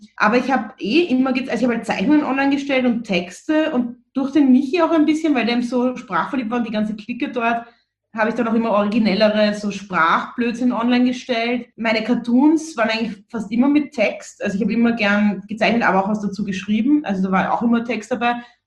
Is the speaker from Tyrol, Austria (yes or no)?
no; Vienna, Austria; born or raised there